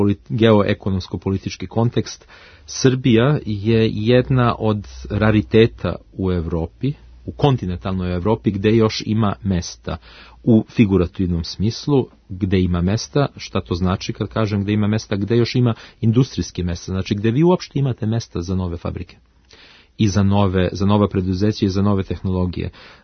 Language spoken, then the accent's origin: Serbian; Hanover, Lower Saxony, Germany; Moj rodni grad Hanover je uglavnom se sastoji od male i srednje proizvodnje.